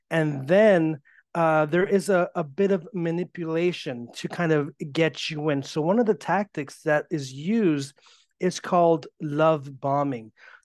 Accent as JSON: {"language": "English", "town": "Bellflower", "region": "California", "country": "United States", "tie": "born or raised there", "said": "I'm born and raised in the LA area. I'm actually from Bellflower, California. It's kind of closer to the Long Beach area, but still in the LA County."}